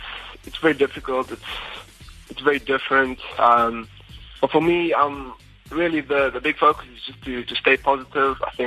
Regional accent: South Africa; because as a South African, you know, we're tough and we don't give up easily.

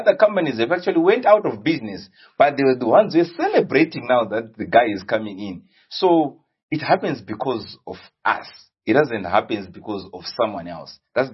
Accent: Watsomba, Manicaland, Zimbabwe; So I was born and bred in Watsumba.

